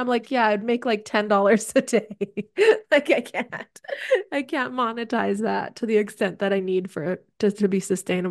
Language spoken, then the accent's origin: English; Canada; being a Canadian